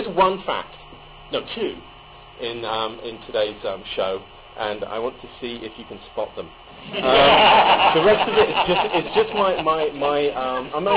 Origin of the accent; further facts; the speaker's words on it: United Kingdom; I am British, not European.